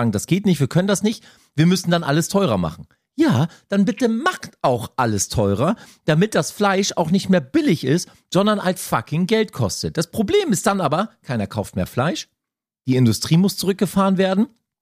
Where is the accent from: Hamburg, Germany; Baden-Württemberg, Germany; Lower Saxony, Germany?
Hamburg, Germany; ich bin Hamburger, ne? Also Norddeutscher, also ursprünglich ja aus dem Osten, also ich kann auch sächseln.